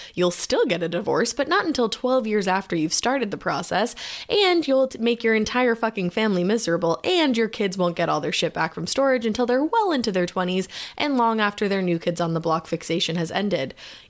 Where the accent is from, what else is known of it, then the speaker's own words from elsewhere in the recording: New Orleans, Louisiana, United States; Anyway, I grew up in the New Orleans area